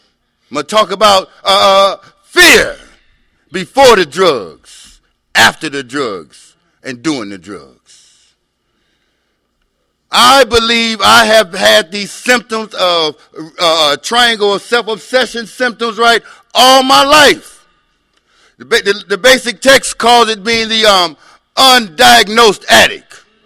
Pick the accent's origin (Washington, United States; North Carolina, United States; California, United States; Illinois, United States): Illinois, United States; Chicago; I didn't have too many choices growing up in the Yum Yum back on the south side of Chicago, Jack.